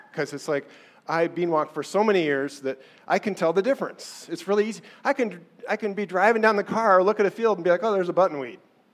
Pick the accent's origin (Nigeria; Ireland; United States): United States; Council Bluffs, Iowa; I grew up in Council Bluffs, Iowa, on the very western border near Omaha, Nebraska, and it was a pretty agricultural place.